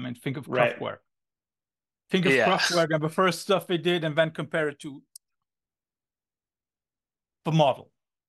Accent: North Rhine-Westphalia, Germany; Especially when you say … is a group that was established like 15 kilometers from my hometown.

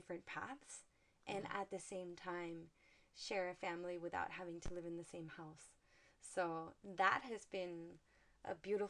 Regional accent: Mexico; English is a second language; given that I'm from Mexico and in Mexico families stay together

